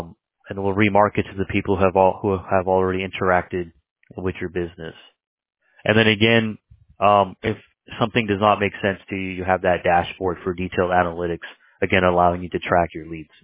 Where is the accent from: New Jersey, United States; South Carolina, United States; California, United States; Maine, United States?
California, United States; Los Angeles; now in Dallas, United States; Yes, sir, South Asian. Yeah. But I was born in L.A., man.